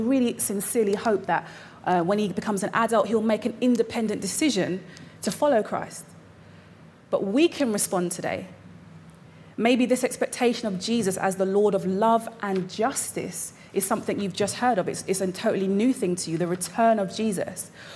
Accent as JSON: {"language": "English", "region": "London", "country": "United Kingdom", "said": "And as a Londoner, I remember the tragedy"}